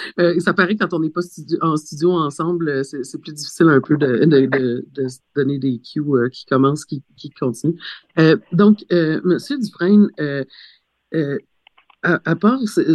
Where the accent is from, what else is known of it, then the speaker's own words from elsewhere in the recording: Waswanipi, Quebec, Canada; pour avoir vécu dans ma communauté, moi, je viens de Waswanipi, là, je suis plus au sud avec les Cris